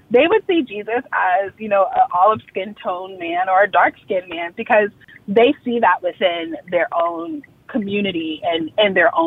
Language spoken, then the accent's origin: English; Texas City, Texas, United States; So I am from Texas. I'm a very proud Texan. And I originally am from a small town in Texas called Texas City, Texas. It's surrounded by refineries.